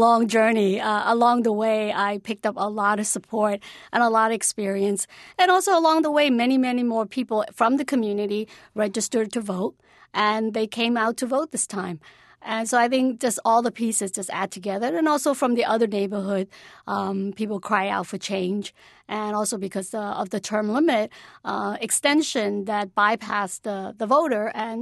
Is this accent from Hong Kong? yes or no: yes; Hong Kong; born there; first language Cantonese; moved away; Cantonese, because I was born in Hong Kong. That was my first dialect. Toisanese, because when I first came in 63, a lot of the Chinese old-timers, that's all they spoke.